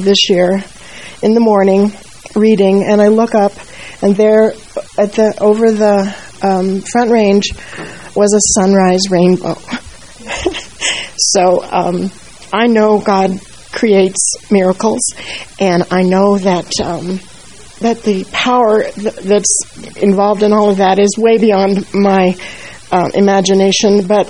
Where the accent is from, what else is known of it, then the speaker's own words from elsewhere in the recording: Phoenix, Arizona, United States; now in Golden, United States; I was born and raised in Phoenix, and I'd never in my life seen a sunrise rainbow